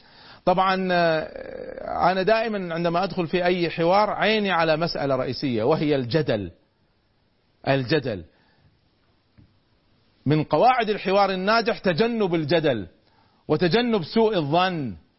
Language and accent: Arabic; Kuwait; يعني أنا أذكر مرة كنت أتناقش مع شخص عندنا في الكويت